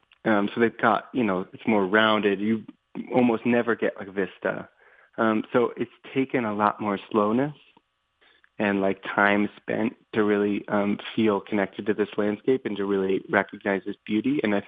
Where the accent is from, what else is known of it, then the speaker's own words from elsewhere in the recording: Denver, Colorado, United States; Yeah, I grew up in Denver, right outside of Denver, and spent most of my childhood in this irrigation ditch behind our house called the Highline Canal.